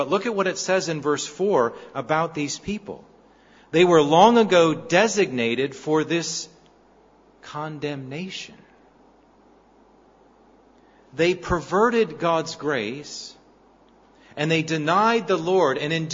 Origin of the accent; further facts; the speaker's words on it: Florida, United States; now in Perth, Australia; I grew up in Florida, and I know from living on the coastline, a lot like here in Perth